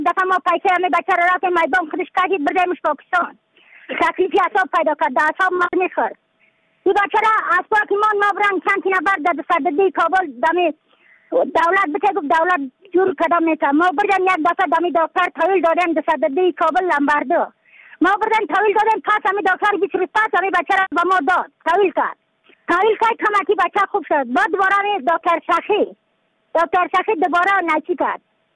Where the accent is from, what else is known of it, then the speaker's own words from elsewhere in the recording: Badakhshan, Afghanistan; از بدخشان هستم، مرکز بدخشان لسوالی اکلی پایان قیره وینگ